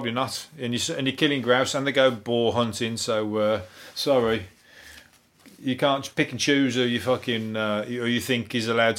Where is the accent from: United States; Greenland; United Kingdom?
United Kingdom; Birmingham, West Midlands; Because the thing is, I don't sound intelligent, I'm from Birmingham.